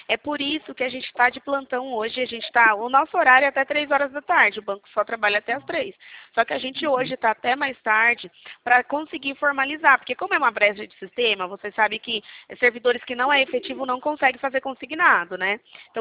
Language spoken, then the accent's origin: Portuguese; Araras, São Paulo, Brazil; Eu sou de Araras, é São Paulo, nosso estado.